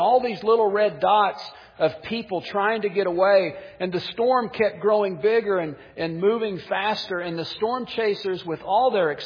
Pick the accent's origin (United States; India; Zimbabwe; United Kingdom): United States; Missouri; if being born and raised in Missouri, and if you're from the Midwest, you know what April means.